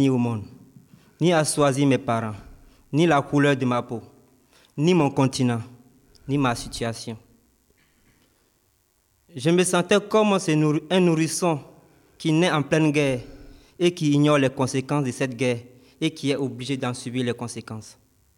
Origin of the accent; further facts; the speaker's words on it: Côte d’Ivoire; now in France